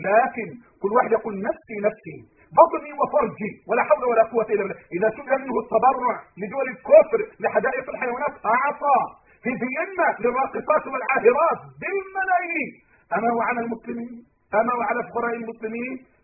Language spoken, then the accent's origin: Arabic; Egypt; عشان أنا مصري